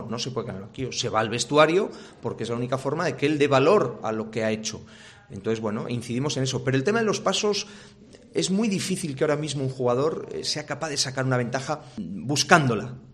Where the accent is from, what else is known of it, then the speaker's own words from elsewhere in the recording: Valladolid, Castile and León, Spain; hablo como entrenador, como vallisoletano y como abonado del club